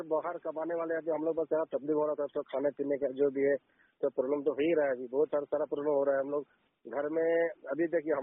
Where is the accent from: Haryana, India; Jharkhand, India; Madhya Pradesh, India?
Jharkhand, India; Dharampur; हम तो है धर्मपुर से सर, झारखंड धर्मपुर से।